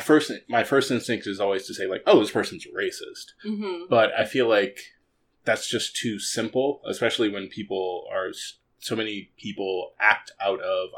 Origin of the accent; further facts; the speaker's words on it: New York City, New York, United States; And I'd be like, I'm a New Yorker. It's like, where are you from? New York.